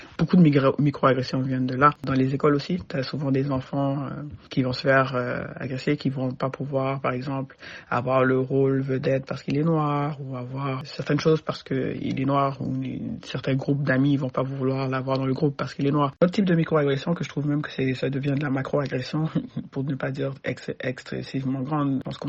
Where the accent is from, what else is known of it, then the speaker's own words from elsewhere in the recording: Quebec, Canada; J'ai grandi ici au Québec